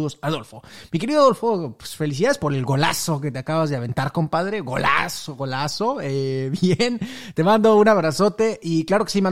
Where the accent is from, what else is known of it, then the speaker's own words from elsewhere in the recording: Venezuela; now in Mexico City, Mexico; Soy venezolano y desde hace 14 años vivo en la Ciudad de México. Y si bien no hay un día que pase que no extraña mi tierra